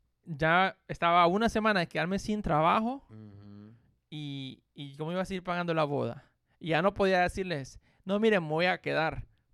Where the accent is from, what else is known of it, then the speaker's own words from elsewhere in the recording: Honduras; como buen hondureño